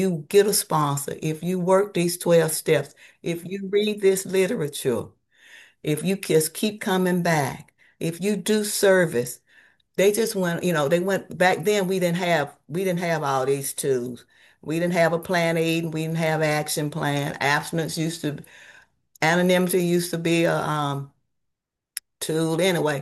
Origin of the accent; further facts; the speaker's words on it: Atlanta, Georgia, United States; that's fine with me because I grew up in Atlanta.